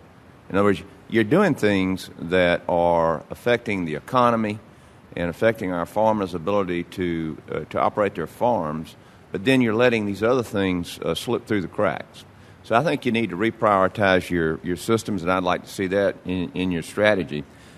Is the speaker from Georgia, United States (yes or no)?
yes; Georgia, United States; I'm a new member of Congress. I'm from Georgia.